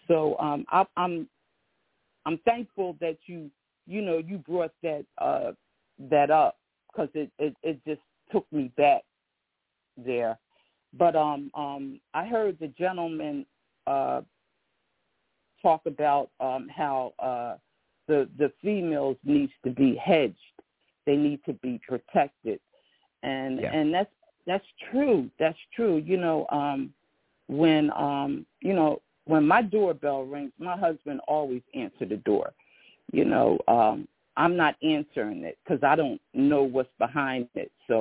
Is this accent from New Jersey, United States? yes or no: no; Philadelphia, Pennsylvania, United States; I'm from Philadelphia, Pennsylvania. I grew up in South Philly, but I moved to the greater Northeast.